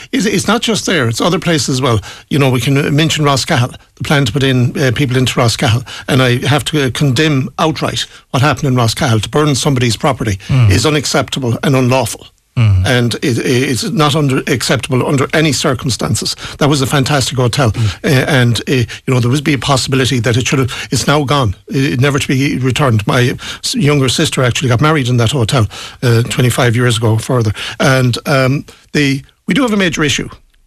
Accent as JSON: {"language": "English", "country": "Ireland", "said": "I was in London when the Hyde Park bombing, I actually heard the blast. On several occasions as an Irish man, I was being followed by unmarked police force. And, it's not easy being an immigrant."}